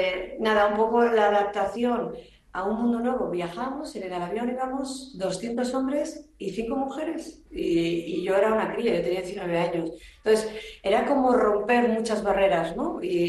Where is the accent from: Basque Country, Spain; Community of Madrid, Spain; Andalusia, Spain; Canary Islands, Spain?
Basque Country, Spain; Bilbao; yo ahí aguantando como buena vasca Tauro y de Bilbao